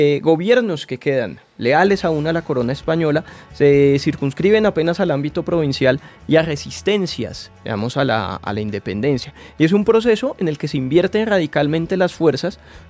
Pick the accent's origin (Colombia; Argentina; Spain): Colombia; como lo seguimos siendo hoy los colombianos, culturalmente diversa